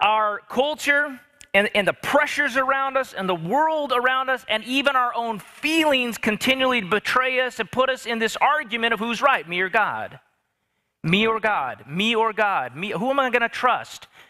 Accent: Bakersfield, California, United States; And I am from Bakersfield, California. I've been there since my parents moved us there in high school.

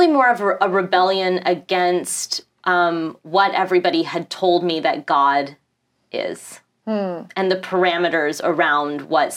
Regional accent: Tulsa, Oklahoma, United States; because I grew up in Tulsa, Oklahoma, so that was really the only basis of a representation of spirituality.

